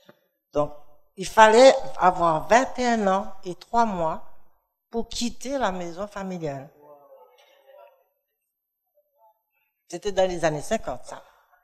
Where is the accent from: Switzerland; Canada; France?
France; Guadeloupe; je suis d'origine de la Guadeloupe. J'ai été élevée en Guadeloupe au sein d'une famille catholique et très pratiquante.